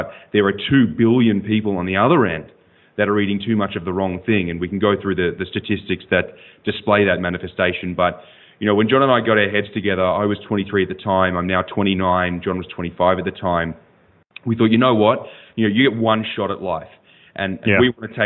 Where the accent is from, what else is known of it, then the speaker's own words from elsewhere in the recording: Melbourne, Victoria, Australia; moved away as an adult; now in United States; I grew up in Australia, in Wheelers Hill in Melbourne, Victoria, with my brother, obviously. And when we were 18, we both came to the United States to play tennis.